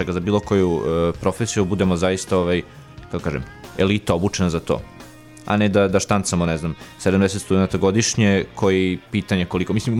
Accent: Belgrade, Serbia; now in Novi Sad, Serbia; zato sam došao iz Beograda ovde da studiram

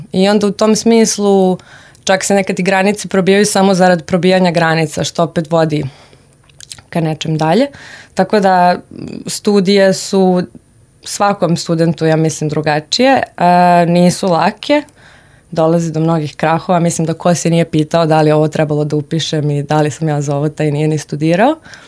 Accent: Novi Sad, Vojvodina, Serbia; dramaturškinja i scenaristkinja. I imam 29 godina, rodom sam iz Novog Sada.

